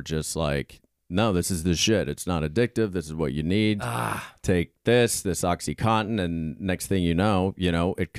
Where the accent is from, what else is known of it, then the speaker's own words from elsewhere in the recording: Pittsburgh, Pennsylvania, United States; I come from I'm from Pittsburgh